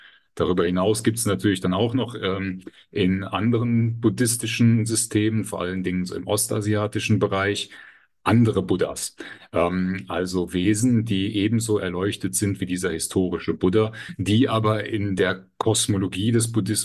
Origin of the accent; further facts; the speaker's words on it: Eifel, Germany; ich bin aus der Eifel eigentlich und das ist so neben Oberbayern vielleicht eine der resistent katholischsten Gegenden, die man in Deutschland kennen kann. Also ich bin ganz selbstverständlich aufgewachsen mit dieser Variante des rheinischen Katholizismus